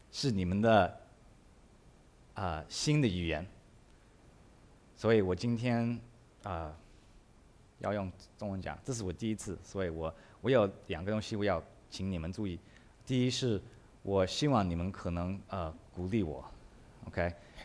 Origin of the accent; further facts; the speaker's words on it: United States; 我是华人，我在美国长大，我在美国出生的。